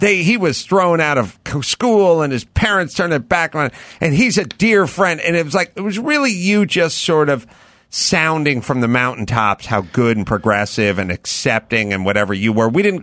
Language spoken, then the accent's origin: English; North Hollywood, California, United States; North Hollywood.